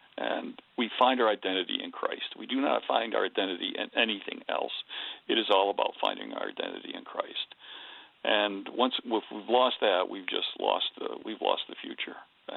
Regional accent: Wales, United Kingdom; I'm Welsh and I don't know what you are, but we all have different identities.

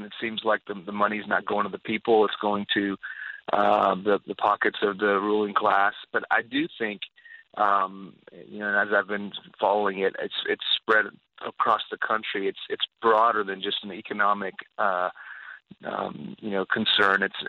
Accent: Houston, Texas, United States; also born or lived in Iran; I was born in Houston when I was two, moved to Iran, and then when I was six, when the Islamic Revolution hit, we moved back to Houston.

